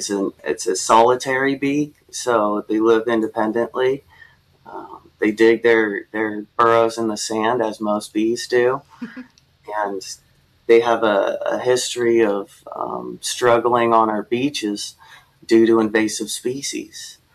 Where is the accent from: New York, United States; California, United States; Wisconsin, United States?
California, United States; Well, as a Californian, a native Californian, I grew up with the wrong idea of what our beaches are supposed to look like